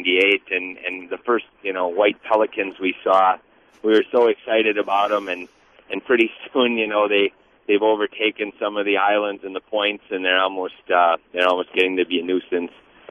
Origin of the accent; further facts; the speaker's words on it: Milwaukee, Wisconsin, United States; now in Sturgeon Bay, United States; You know, I grew up in Milwaukee, and it was a big deal for us to take a trip in the 60s, in the 70s.